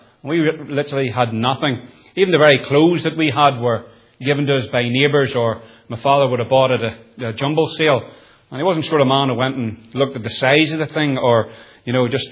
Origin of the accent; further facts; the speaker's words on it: Nottingham, East Midlands, United Kingdom; born there; I was born in Nottingham in 1962.